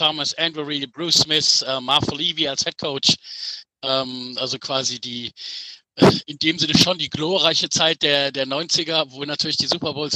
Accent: Düsseldorf, North Rhine-Westphalia, Germany; born there; Ich bin gebürtiger Düsseldorfer.

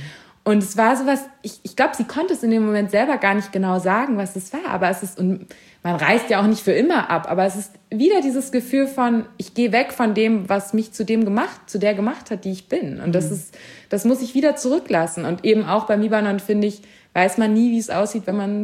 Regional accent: Germany; dass ich Deutsch bin, ist offensichtlich. Und ich bin in Deutschland geboren.

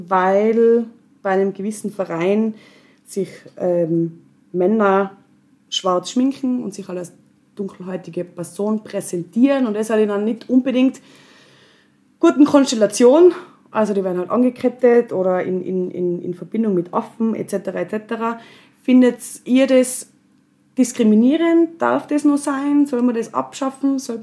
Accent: Innsbruck, Tyrol, Austria; also ich bin ja eine Innsbruckerin

